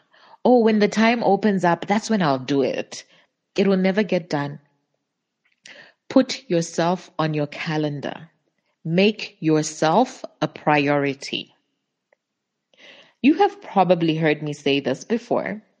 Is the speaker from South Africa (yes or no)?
no; Zambia; I am your guide on this journey. I'm from Zambia. I am a creative, and I have a teenage son